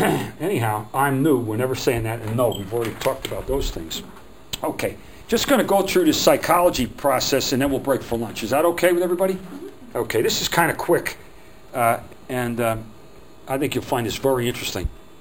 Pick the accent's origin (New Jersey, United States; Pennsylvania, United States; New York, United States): New Jersey, United States; Now, I'm from New Jersey, and let me tell you, coffee is the way coffee is said in Jersey, you know?